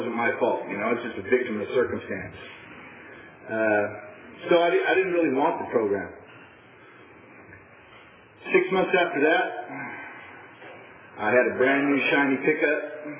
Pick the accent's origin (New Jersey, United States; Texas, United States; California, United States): California, United States; Tulare; I grew up in Tulare on a dairy farm.